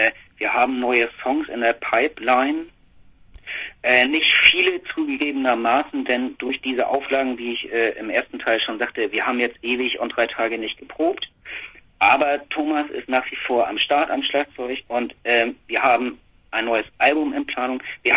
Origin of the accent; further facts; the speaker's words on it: Neumünster, Schleswig-Holstein, Germany; das ist ja meine Heimatstadt, da Nazi-Stadt schlechthin und so